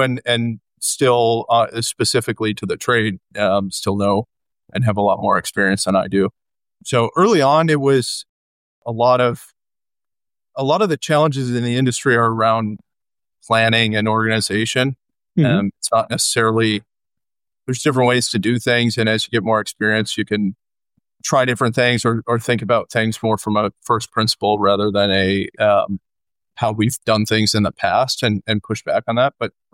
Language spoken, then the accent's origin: English; Madison, Wisconsin, United States; born there; I was born in the Midwest outside of Madison, Wisconsin, so didn't know what a shipyard was